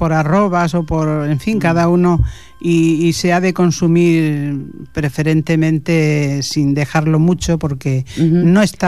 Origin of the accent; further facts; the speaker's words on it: Andalusia, Spain; Yo soy de la provincia de Córdoba, del Valle de los Pedroches